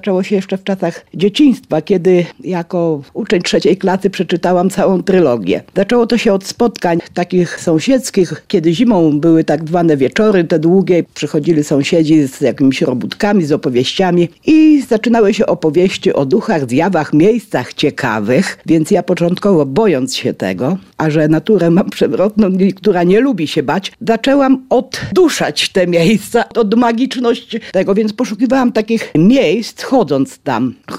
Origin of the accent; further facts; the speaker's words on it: Zabłocie, Lublin Voivodeship, Poland; Ja pochodzę z Zabłocia nad Bugiem